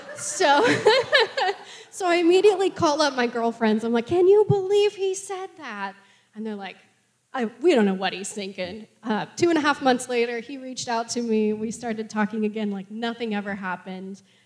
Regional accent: Eureka, Kansas, United States; also born or lived in Omaha, Nebraska / Liberty, Missouri; Yeah, so I grew up in Eureka, Kansas. I was born in Omaha, Nebraska. Lived there for a few years until we moved to Liberty, Missouri area in the Kansas City metro. And then moved to Eureka, Kansas

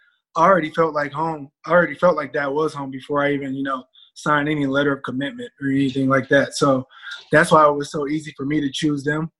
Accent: Minnesota, United States; also born or lived in Spokane, United States; I grew up with snow. I'm from Minnesota, went to Spokane, and, you know, it snows there as well in the winter.

